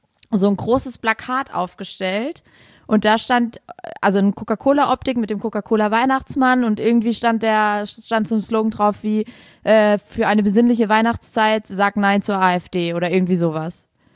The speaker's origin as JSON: {"language": "German", "region": "Saarland", "country": "Germany", "said": "Das Knolle, heißt bei uns im Saarland Stubbi."}